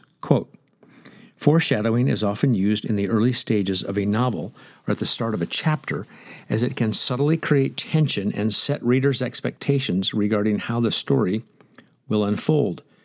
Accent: Nebraska, United States; But since I'm from Nebraska, I'll make it easier.

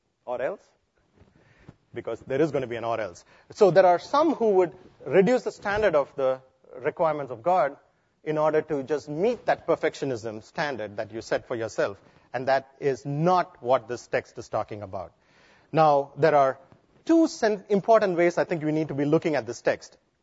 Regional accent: India; now in United States; here in America, we are a melting pot. I'm an Indian here, ex-Indian, I guess, because I'm now a citizen.

